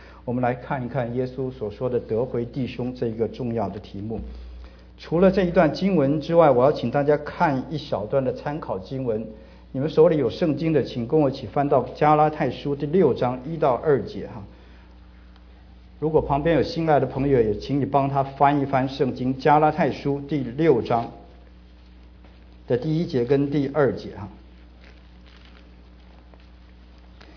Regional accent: China; 我们中国人的普通话里面有一句就是得罪啊

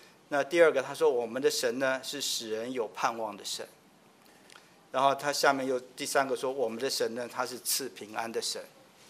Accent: Taiwan; 我从台湾来的，台湾有个地方美食叫做猪血糕，那很多在台湾长大都会吃那个东西，蘸个酱吃，很好吃的。

